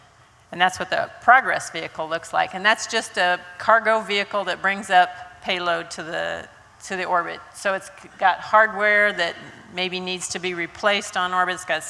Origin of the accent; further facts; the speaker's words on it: Iowa, United States; I came from Iowa, and, you know, with number two wire and pliers, my dad said you could fix almost anything.